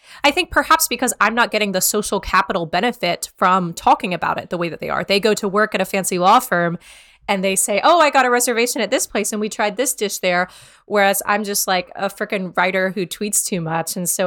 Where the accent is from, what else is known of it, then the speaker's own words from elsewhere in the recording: New York, United States; one thing that was really striking to me as a New Yorker